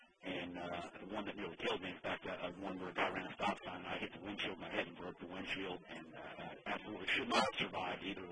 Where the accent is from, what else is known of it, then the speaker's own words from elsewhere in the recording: the South, United States; listen, I'm from the South. Everything there has calories, even the air.